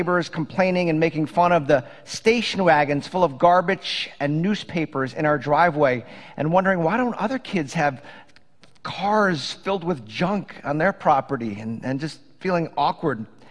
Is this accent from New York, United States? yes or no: yes; Port Washington, New York, United States; I think most of you know I grew up in Port Washington.